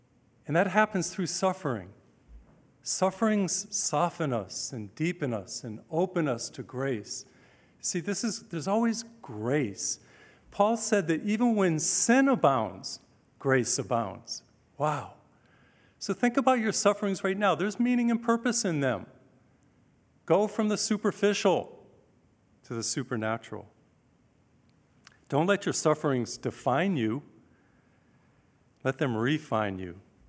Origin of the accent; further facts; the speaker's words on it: Massachusetts, United States; When I was a teenager growing up in Massachusetts and going to high school